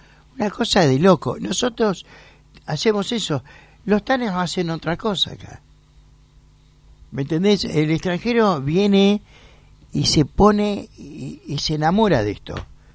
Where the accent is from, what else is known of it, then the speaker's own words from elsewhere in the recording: Buenos Aires, Argentina; Pero yo soy porteño de ley.